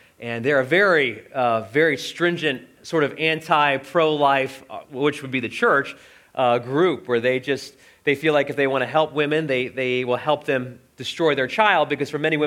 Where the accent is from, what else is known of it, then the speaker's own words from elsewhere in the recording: Dayton, Ohio, United States; where I'm from the city of Dayton, Ohio, they're rated nationally one of the worst cities, both of those, for allergies.